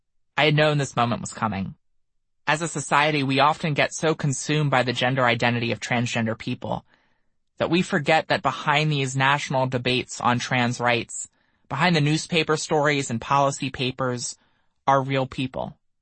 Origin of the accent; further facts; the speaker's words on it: Wilmington, Delaware, United States; find something in Philadelphia, just a 30-minute drive from my hometown of Wilmington.